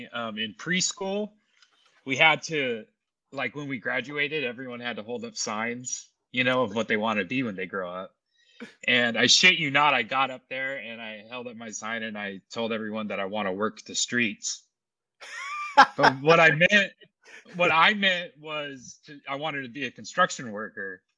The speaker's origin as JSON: {"language": "English", "town": "Sacramento", "region": "California", "country": "United States", "tie": "born or raised there", "said": "I grew up here in Sacramento, so hence the influence from"}